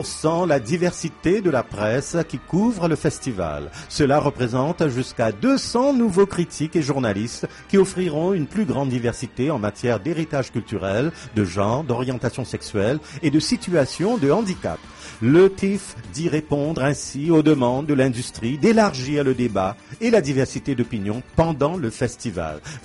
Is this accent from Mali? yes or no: yes; Bamako, Mali; Et oui, moi je viens de Bamako.